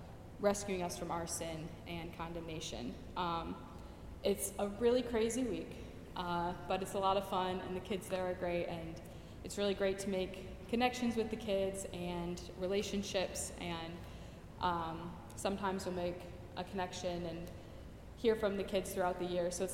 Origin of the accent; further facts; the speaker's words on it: Kalamazoo, Michigan, United States; We are mainly from Kalamazoo, Michigan in Jackson, Tennessee.